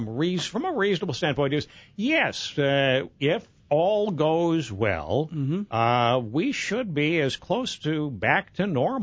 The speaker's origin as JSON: {"language": "English", "town": "Decorah", "region": "Iowa", "country": "United States", "tie": "born or raised there", "said": "I grew up in Decorah. Decorah Decorah felt like home when I lived there, but that's a long time ago."}